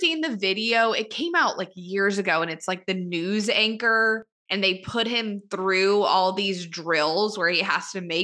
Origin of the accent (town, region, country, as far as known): Louisiana, United States